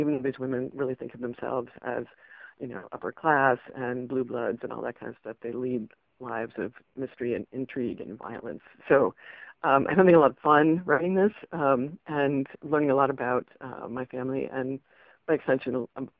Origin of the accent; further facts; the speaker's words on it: Massachusetts, United States; moved away as an adult; also born or lived in Richmond, Indiana; It's about when I moved from Massachusetts, where I'm from, to East Central Indiana and took a job in a rose growing greenhouse.